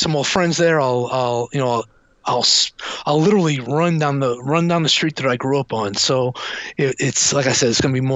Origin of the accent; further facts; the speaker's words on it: New York City, New York, United States; it's in my hometown. It's where I grew up, and it literally goes down the street where I hung out as a kid.